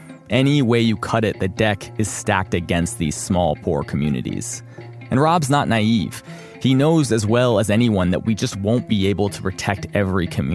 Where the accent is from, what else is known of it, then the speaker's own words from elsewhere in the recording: Vermont, United States; from Northern California to my hometown in Vermont